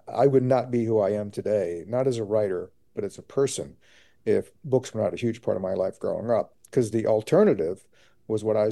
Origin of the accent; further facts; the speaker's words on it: Virginia, United States; Look, I'm old enough that when I grew up in Virginia, when I was born in Virginia, segregation was still legal.